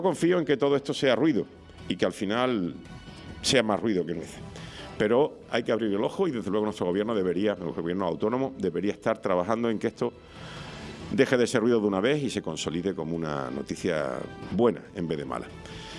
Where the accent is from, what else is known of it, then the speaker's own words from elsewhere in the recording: Canary Islands, Spain; Somos también ciudadanos de Canarias y de la isla de Tenerife y de la comunidad autónoma. A ver si en algún momento alguien piensa que aquí también hay que invertir dinero.